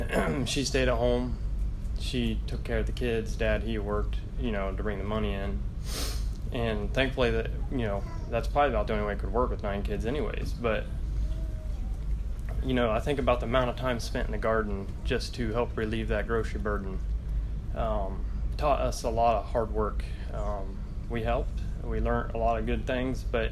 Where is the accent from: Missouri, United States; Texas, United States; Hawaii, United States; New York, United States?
Missouri, United States; And we grew up in Missouri. We lived in Missouri for a while. I was actually born here, but we shortly moved there in, I think, 92.